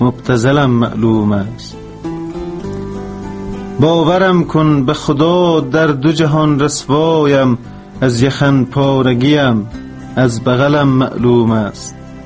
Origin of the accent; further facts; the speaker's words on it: Chimtal, Balkh, Afghanistan; born there; سال 1366 در ولایت بلخ ولسوالی چمتال به دنیا آمدیم